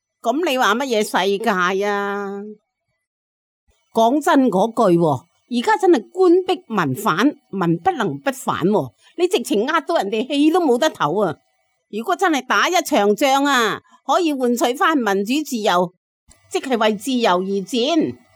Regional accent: China; 而家我哋中國嗰度啊，啲百姓同埋香港根本上就冇絲毫嘅自由。如果再冇嗰個國際人權組織睇住啊，我哋中國人啊更冇自由噶啦

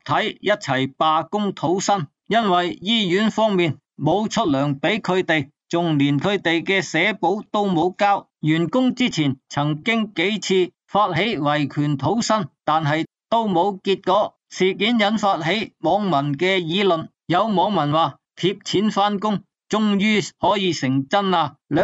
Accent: Guangdong, China; 所谓火葬场就系我哋广东人所讲嘅坟场啊

